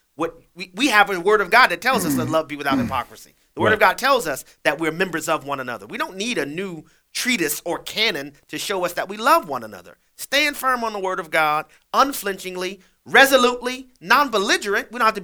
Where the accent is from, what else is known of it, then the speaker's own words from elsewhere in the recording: New Orleans, Louisiana, United States; the little children being murdered in my hometown in New Orleans.